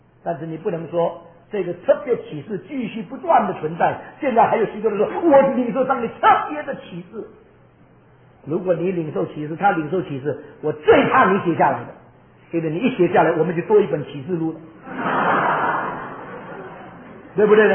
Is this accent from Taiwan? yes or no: no; China; 我们中国人已经很习惯了